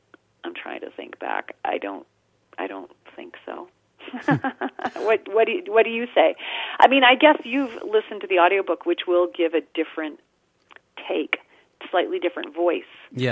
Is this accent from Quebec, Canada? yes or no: yes; Montreal, Quebec, Canada; And I'm from Canada